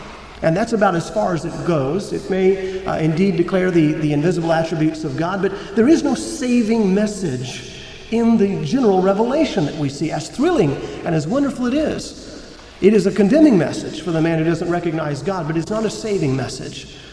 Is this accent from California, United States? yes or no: no; Florida, United States; And I was born and raised in Florida, and so were my parents.